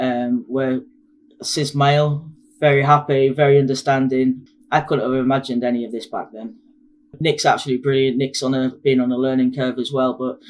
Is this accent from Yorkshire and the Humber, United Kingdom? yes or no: yes; Hull, Yorkshire and the Humber, United Kingdom; I grew up in Hull on the East Coast.